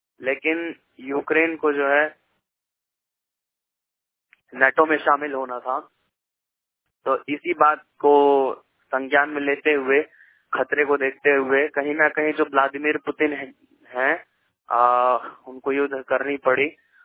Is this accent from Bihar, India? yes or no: no; Ludhiana, Punjab, India; और मैं पंजाब से हूँ, लुधियाना से।